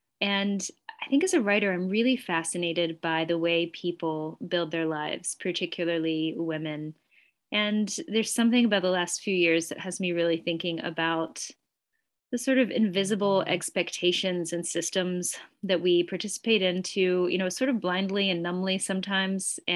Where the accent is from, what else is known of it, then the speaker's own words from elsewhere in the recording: the South, United States; moved away as an adult; now in Vermont, United States; I grew up in the South and I lived there for 30 years. And then I moved to Vermont right when I started publishing at about age 29 or 30.